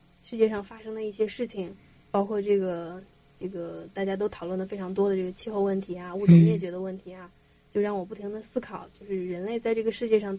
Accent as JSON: {"language": "Chinese", "country": "China", "said": "我说我不是白人，我是中国人，我是黄种人。"}